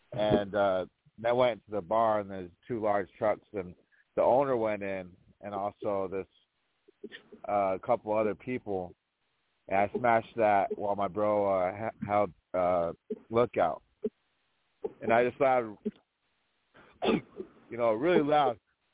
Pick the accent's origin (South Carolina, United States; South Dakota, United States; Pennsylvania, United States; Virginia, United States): South Dakota, United States; Rosebud Reservation; I'm from Rosebud Reservation, Lakota.